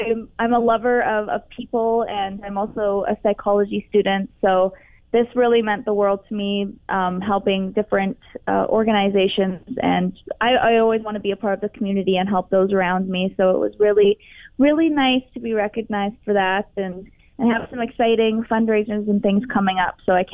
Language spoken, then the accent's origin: English; Lloydminster, Canada; And I filmed this one in Lloydminster, my hometown, with my band